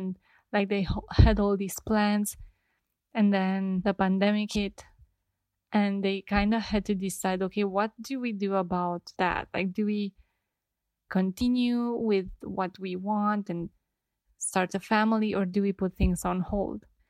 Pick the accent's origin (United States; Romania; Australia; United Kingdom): Romania; I'm from Romania and my COVID count is 2.